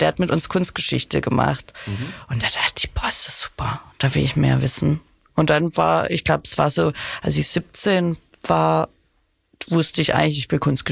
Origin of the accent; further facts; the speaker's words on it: Baden-Württemberg, Germany; Mein Partner und ich kommen beide, er kommt direkt aus Stuttgart, ich komme aus der Nähe.